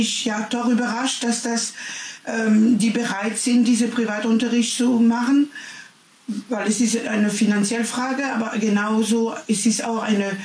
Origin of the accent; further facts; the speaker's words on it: France; German is a second language; now in Germany; Bei uns in Frankreich